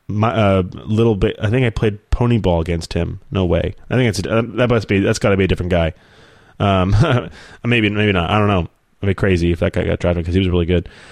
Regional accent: San Jose, California, United States; I'm from San Jose, California.

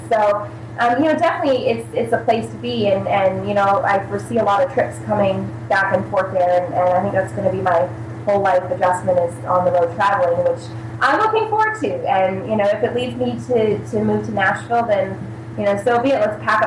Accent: Canada; Obviously being Canadian, you got to go to the States to make it, right?

